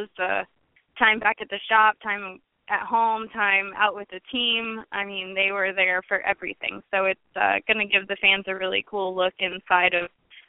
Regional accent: Texas, United States; I'm from Texas. We eat meat.

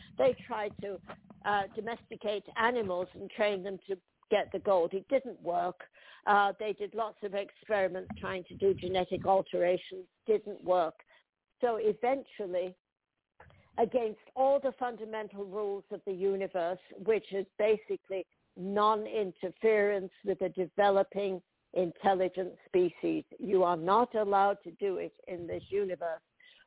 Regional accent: Yorkshire and the Humber, United Kingdom; now in United States; I live in Montana right now. I came from Yorkshire in England.

